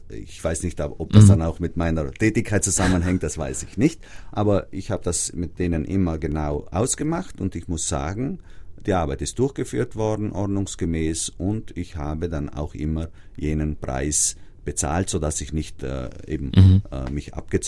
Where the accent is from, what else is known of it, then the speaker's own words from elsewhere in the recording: Trentino-Alto Adige, Italy; Als Südtiroler hat man ja Berge auch unter dem Jahr mehr als genug, dann fährt man ganz gerne ans Meer.